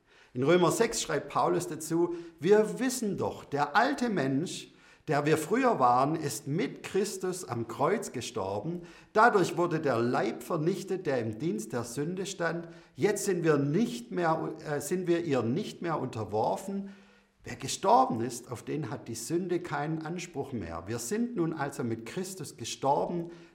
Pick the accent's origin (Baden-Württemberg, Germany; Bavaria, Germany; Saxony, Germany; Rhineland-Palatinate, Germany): Baden-Württemberg, Germany; Ich bin Schwabe.